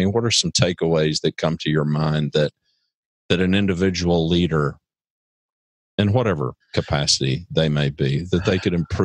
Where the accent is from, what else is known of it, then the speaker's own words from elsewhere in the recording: Oklahoma, United States; now in Texas, United States; Forget the fact that I'm in Texas, you're in California, and you're from Boston, and I'm from Oklahoma.